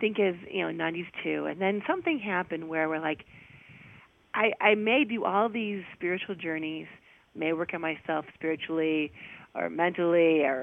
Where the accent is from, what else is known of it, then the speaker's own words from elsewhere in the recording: Illinois, United States; So, you know, we're from the Midwest in Illinois, 100 miles directly west of Chicago.